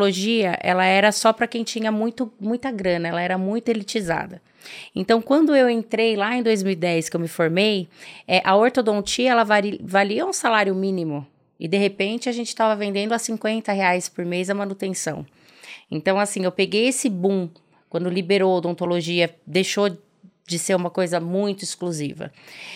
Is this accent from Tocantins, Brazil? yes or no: no; Santo Inácio, Paraná, Brazil; moved away as an adult; now in São Paulo, Brazil; Eu sou do Paraná, do interior do Paraná, venho de uma cidadezinha de 6 mil habitantes, Santo Inácio. Tive que sair de lá para fazer faculdade, vim para São Paulo fazer faculdade